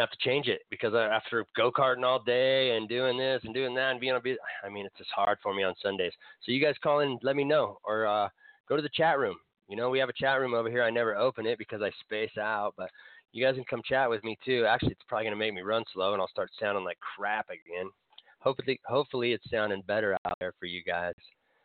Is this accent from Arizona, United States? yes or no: no; Tahoe, California, United States; You know, I grew up in Tahoe. So when you hit Folsom, it's Sacramento.